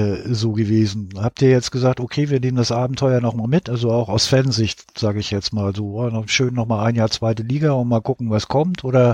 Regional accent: Hamburg, Germany; ich komme aus Hamburg

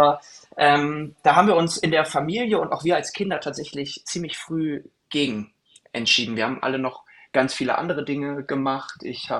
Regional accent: Lower Saxony, Germany; Ich habe natürlich als Kind und Jugendlicher, ich komme aus Niedersachsen, habe so Bezirksmeisterschaften und so Geschichten gespielt.

